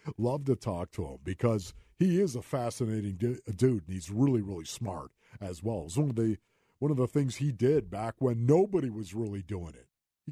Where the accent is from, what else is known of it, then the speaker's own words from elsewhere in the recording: Buffalo, New York, United States; No, he's from my hometown, of course, Buffalo, New York.